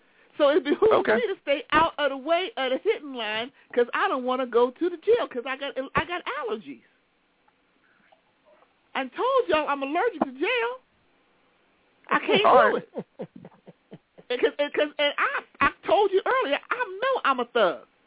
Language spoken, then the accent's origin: English; Youngstown, Ohio, United States; I'm a thug from Youngstown. We have real thugs here.